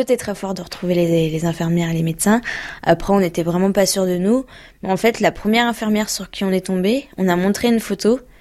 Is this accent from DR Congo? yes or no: no; Lyon, Auvergne-Rhône-Alpes, France; Bah parce que moi je suis de Lyon